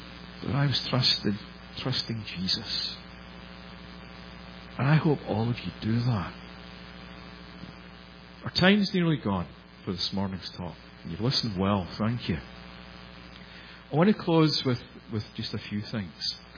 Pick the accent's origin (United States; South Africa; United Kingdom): United Kingdom; Scotland; I'm a Windows guy. Partly because I'm a Scotsman.